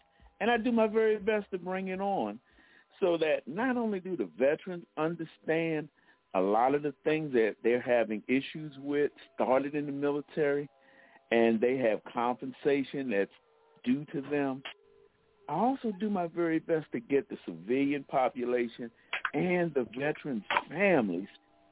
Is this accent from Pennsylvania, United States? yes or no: yes; Philadelphia, Pennsylvania, United States; because when I grew up in Philly in the 60s and in the 70s